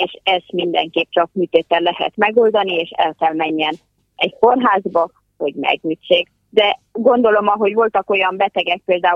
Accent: Transylvania, Romania; én Erdélyből jöttem, és ottan általános sebészként szolgálok a sürgősségi klinikán

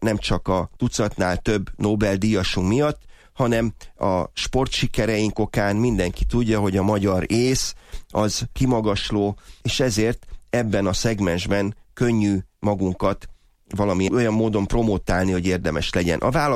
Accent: Szerencs, Borsod-Abaúj-Zemplén, Hungary; szűkebb szülőhazám Szerencs környékén

